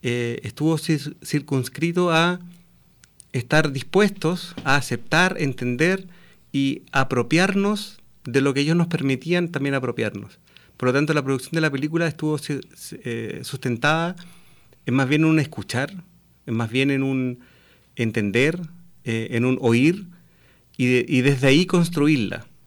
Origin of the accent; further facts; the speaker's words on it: Chile; Porque la negamos como chilenos.